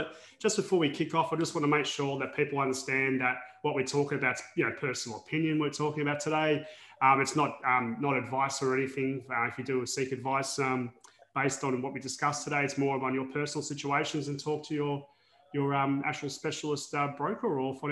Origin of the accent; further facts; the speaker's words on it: Sydney, New South Wales, Australia; And also, we're from Sydney